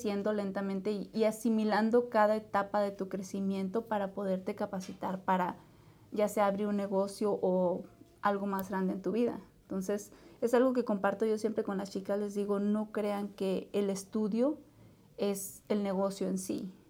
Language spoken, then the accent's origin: Spanish; Chihuahua, Mexico; yo soy originaria de Chihuahua. Yo siempre les digo orgullosamente de la sierra.